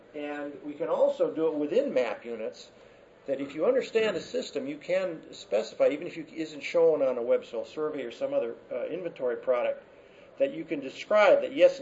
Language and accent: English; Texas, United States; well, shucks, that's the way we've always called it, and because I'm from Texas, that's how it's going to be.